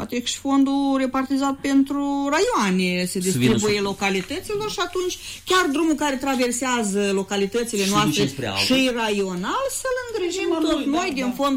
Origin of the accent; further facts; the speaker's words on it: Chișinău, Moldova; noi cei care suntem de la Chișinău, de aproape de Chișinău